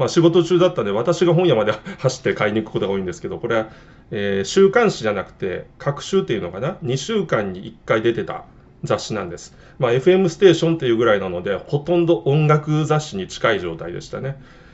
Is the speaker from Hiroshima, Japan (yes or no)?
yes; Hiroshima, Japan; 私の故郷は何度も言うように本当に山奥です。山奥すぎてですね、せっかく設立された広島 FM でさえ電波が届かなかったんですね。